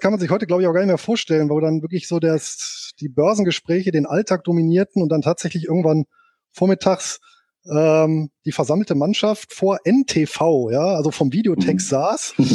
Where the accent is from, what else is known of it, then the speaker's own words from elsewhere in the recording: Bonn, North Rhine-Westphalia, Germany; Geboren bin ich hier in Bonn und aufgewachsen, und ja, bin verheiratet, habe zwei Kinder